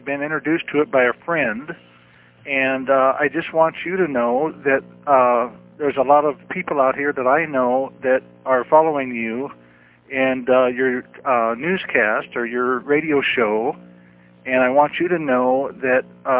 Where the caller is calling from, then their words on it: Yakima, Washington, United States; I'm calling from Yakima, Washington.